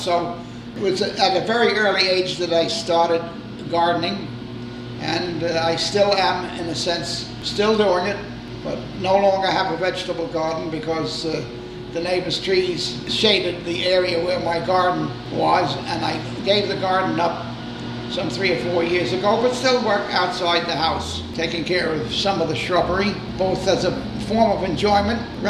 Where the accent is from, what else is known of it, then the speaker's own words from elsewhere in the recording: Brooklyn, New York, United States; born there; I was born in Williamsburg, Brooklyn, on 370 Grant Street.